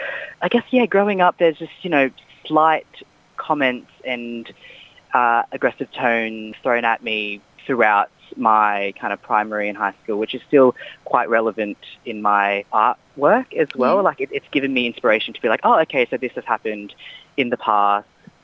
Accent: Brisbane, Queensland, Australia; now in Sydney, Australia; I am an Australian Filipino, born and raised in Brisbane, but currently living on Gadigal land in Sydney.

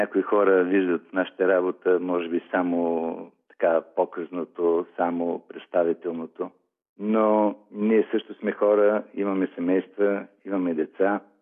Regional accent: Veliko Tarnovo, Veliko Tarnovo Province, Bulgaria; moved away as an adult; also born or lived in Sofia; now in Australia; От Търновския край съм, от Търново. Родителите ми са оттам и там съм роден.

